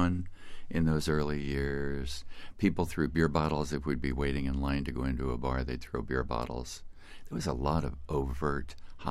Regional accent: Midwest, United States; also born or lived in New York; I mean, I grew up in the Midwest with a lot of homophobia. Mm-hmm. And I got involved in New York in the gay rights movement.

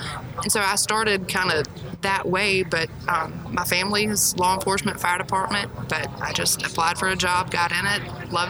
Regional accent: North Carolina, United States; You think it means something different just because I'm from North Carolina?

